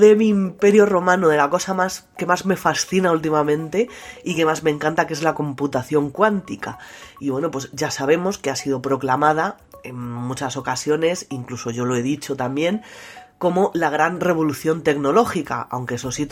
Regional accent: Spain; ha instalado el primer ordenador cuántico de acceso público en mi país, en España

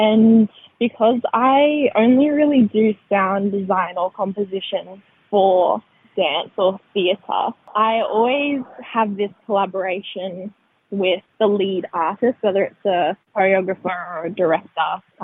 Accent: New South Wales, Australia; I am from Wiradjuri country in the central west of New South Wales. I grew up out that way before heading to the central coast to study at Naysda Dance College

